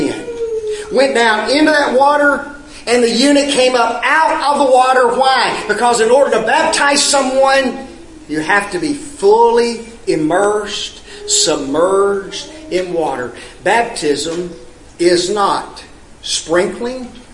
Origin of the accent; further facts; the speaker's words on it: Memphis, Tennessee, United States; When I was a child growing up in Memphis, we attended at the Knight Arnold Church of Christ, and Brother E.L. Whitaker was the minister there.